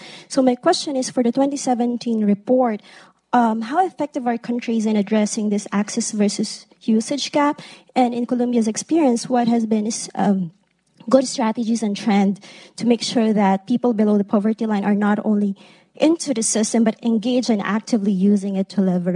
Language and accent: English; Philippines; from the Philippines.